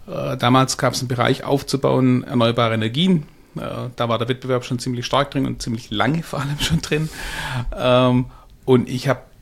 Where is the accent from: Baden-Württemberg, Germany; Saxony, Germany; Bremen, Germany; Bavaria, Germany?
Baden-Württemberg, Germany; Also ich komme aus Süddeutschland. Das kann ich auch nur sehr schwer verbergen. Also ich bin nördlich von Heilbronn, also ganz grob Weinsberger Kreuz, nahe an Hohenlohe, aber noch im Landkreis Heilbronn.